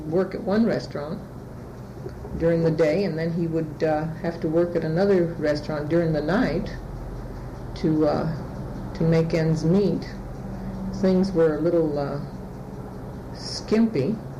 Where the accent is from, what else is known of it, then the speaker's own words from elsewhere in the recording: San Francisco, California, United States; moved away as an adult; now in San Diego, United States; I was born in San Francisco on October the 18th. 1918, and I lived there until I was 18 years old when I moved to San Diego.